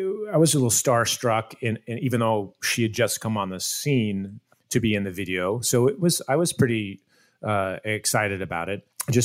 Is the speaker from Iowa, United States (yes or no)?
yes; Iowa, United States; when Nick and the cast was in Des Moines that I wanted to treat them well, have a good experience in my home state, represent